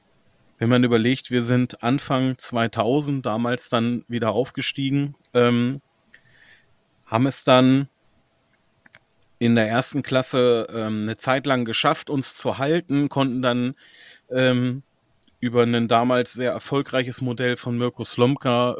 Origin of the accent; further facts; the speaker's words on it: Hanover, Lower Saxony, Germany; ich bin Hannoveraner von Geburt